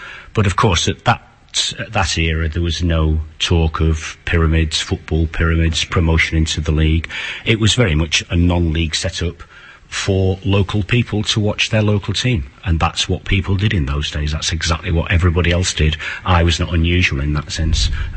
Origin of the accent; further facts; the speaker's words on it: Runcorn, North West England, United Kingdom; a lot of people might not know I was actually born and brought up in Runcorn, of course.